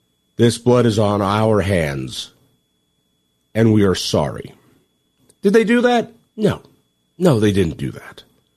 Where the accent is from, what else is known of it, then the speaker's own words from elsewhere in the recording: Boulder, Colorado, United States; My hometown of Boulder, Colorado, has a law that says nuclear weapons are not allowed in the town of Boulder.